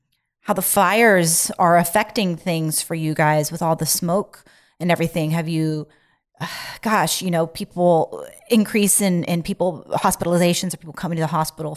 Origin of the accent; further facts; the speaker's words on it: California, United States; I grew up in California, but I don't know why I was so not aware of wildfires.